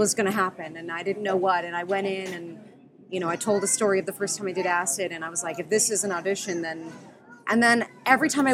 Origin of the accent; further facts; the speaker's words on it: Texas, United States; I grew up in Texas. I grew up in a high school full of prejudice.